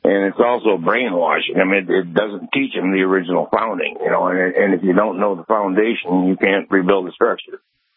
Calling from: Thunder Bay, Michigan, United States; The Thunder Bay. Up in the top of the mitten.

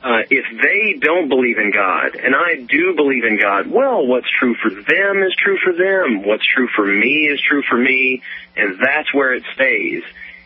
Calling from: Kentucky, United States; Well, I, like I said, I'm from Kentucky.

